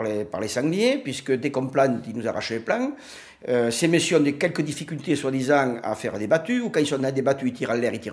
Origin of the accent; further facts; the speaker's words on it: Saint-Pons, France; born there; Je suis né à Saint-Pons.